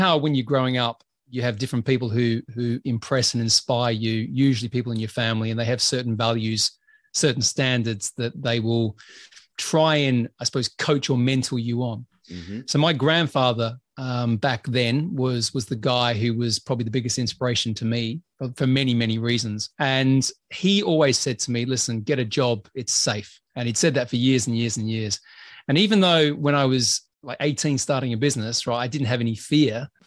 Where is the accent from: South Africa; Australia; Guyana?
Australia; Adelaide, South Australia; I grew up in Australia. I grew up in a place called Adelaide. So if anyone's been to Australia, it's the place that you don't tend to go to. It's right down the south, right down the bottom of the country.